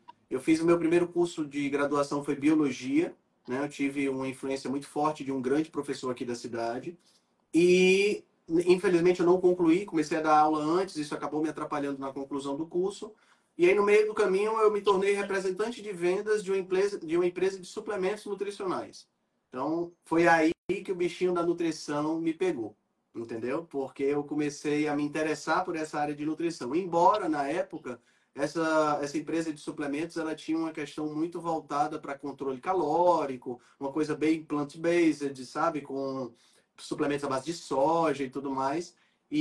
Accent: Fortaleza, Ceará, Brazil; Eu sou daqui de Fortaleza.

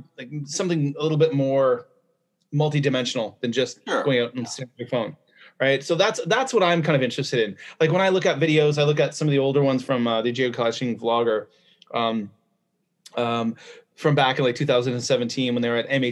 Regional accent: Canada; I'm from Canada, and when I can get back to Canada for summer holiday, my family lives in a border town. They live in Cornwall, Ontario

